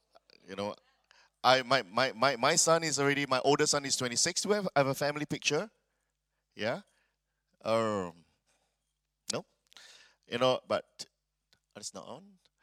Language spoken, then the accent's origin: English; Singapore; English is a second language; then so I come from Singapore, and this is another picture